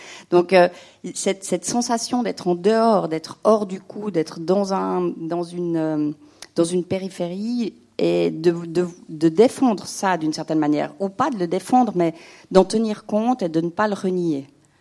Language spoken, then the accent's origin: French; Switzerland; En tant que Suisse, on est toujours un peu périphérique, surtout si on habite à Cuy.